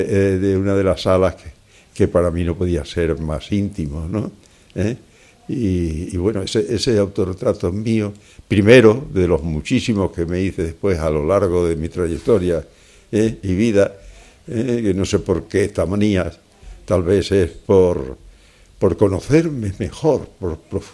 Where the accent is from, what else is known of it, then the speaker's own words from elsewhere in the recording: Extremadura, Spain; el que yo tengo por mi tierra, Y por mi gente